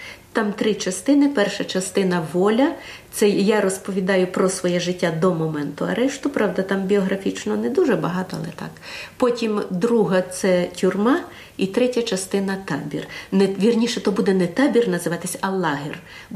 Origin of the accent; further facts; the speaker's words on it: Western Ukraine, Ukraine; бо я народилась і виросла на Західній Україні